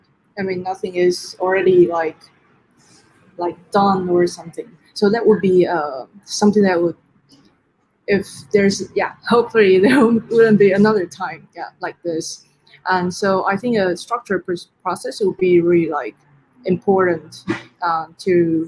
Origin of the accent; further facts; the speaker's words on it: Taiwan; English is a second language; now in Netherlands; I come from Asia, come from Taiwan, and the culture is very different from the culture in Europe or like in the Netherlands.